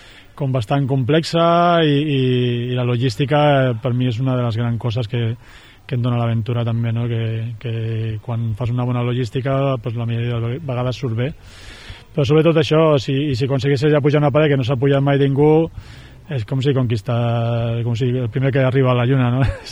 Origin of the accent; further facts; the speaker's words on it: Sentmenat, Catalonia, Spain; des de ja el meu poble quan ja tenia 14 anys m'escapava i sortia de Sentmenat a Sabadell fent autostop